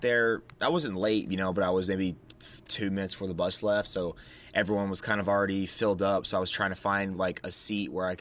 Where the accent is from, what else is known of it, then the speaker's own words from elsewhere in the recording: Tampa, Florida, United States; Well, I'm from Tampa, Florida originally